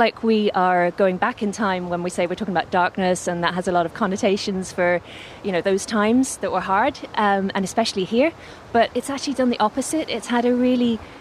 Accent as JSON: {"language": "English", "region": "London", "country": "United Kingdom", "tie": "born there", "also_born_or_lived": "Mayo, Ireland", "said": "I was, yeah. 50-50, so I'm half Londoner, half Mayo."}